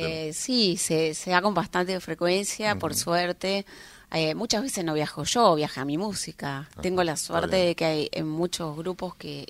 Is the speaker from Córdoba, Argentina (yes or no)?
no; Chascomús, Buenos Aires Province, Argentina; born there; porque nací en Chascomús, muy en contacto con la naturaleza